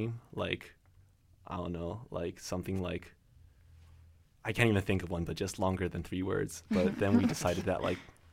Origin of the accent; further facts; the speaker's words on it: Alberta, Canada; I'm from Alberta.